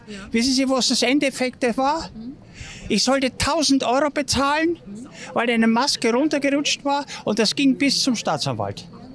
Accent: Austria; now in Germany; Erstens einmal darf ich darüber gar nichts sagen, weil ich bin Ösi.

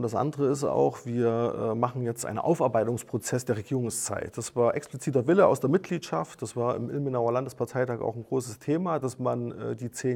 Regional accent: Thuringia, Germany; ich komme ja aus dem Altenburger Land

